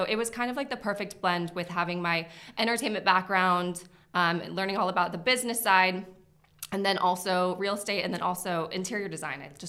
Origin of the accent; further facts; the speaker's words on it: Scottsdale, Arizona, United States; now in Los Angeles, United States; So I grew up in Arizona, in Scottsdale. And I moved out to LA in 2010